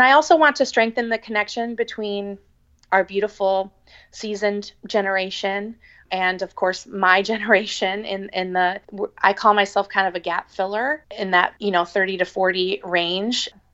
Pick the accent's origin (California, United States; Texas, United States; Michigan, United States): Michigan, United States; that's where all our family is from. So we're all from Michigan.